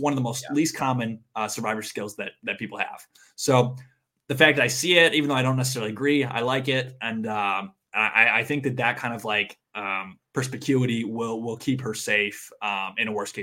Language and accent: English; Detroit, Michigan, United States; I am from Detroit.